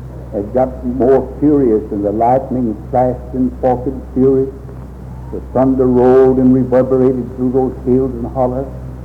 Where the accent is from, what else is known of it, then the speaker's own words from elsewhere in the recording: Florence, Alabama, United States; also born or lived in Giles County, Tennessee; I was born down here in Giles County, right on the line of Giles and Lawrence County, not much more than 80 miles from where we're now living, Sandy. But when I was about 8 years old, my father sold that place and moved away into Alabama, over into Florence, Alabama.